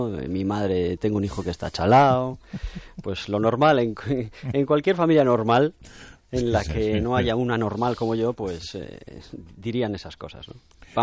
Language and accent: Spanish; Asturias, Spain; como se dice en mi tierra, en Asturias